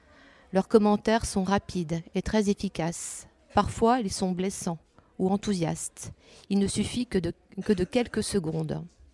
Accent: Brittany, France; Je suis bretonne aussi, comme Géraldine.

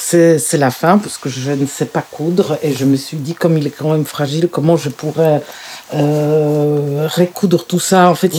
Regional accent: Poland; now in France; j'ai gardé très peu de je suis arrivée en France avec deux valises et en fait ma mère quand elle a compris que je n'allais pas revenir en Pologne

